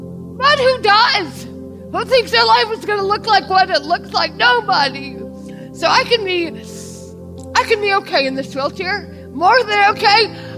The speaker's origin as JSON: {"language": "English", "region": "Deep South", "country": "United States", "said": "I am from the Deep South and do have a steel rod."}